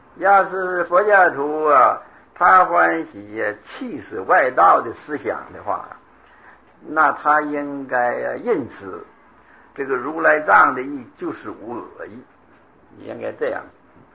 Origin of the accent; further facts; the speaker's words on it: China; 我们中国人呢、就是这个法门比较契机